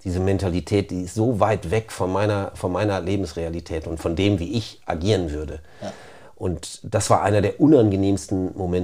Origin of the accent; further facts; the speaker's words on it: Osnabrück, Lower Saxony, Germany; Ich bin halt in Osnabrück groß geworden, aufgewachsen und hatte immer schon Bezug zu diesem Verein.